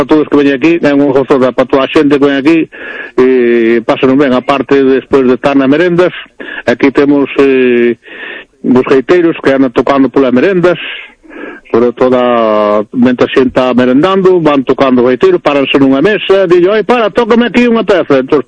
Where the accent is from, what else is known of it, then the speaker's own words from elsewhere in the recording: Cabana de Bergantiños, Galicia, Spain; Son de Cabana, de Santiño.